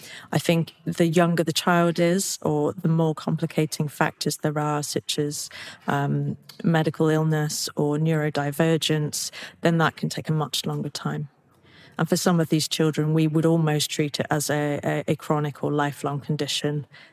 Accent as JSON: {"language": "English", "region": "England", "country": "United Kingdom", "tie": "born or raised there", "said": "I grew up in England in the 90s"}